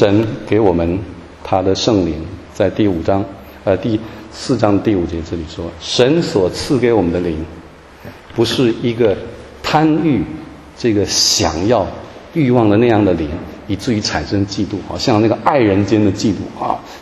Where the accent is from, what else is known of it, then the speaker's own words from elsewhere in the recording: Hualien, Hualien County, Taiwan; 他到花莲，我的家乡花莲那边去讲